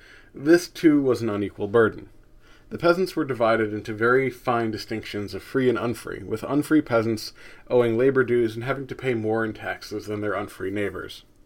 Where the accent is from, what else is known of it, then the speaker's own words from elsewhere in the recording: United States; as an American with a certain weakness for red meat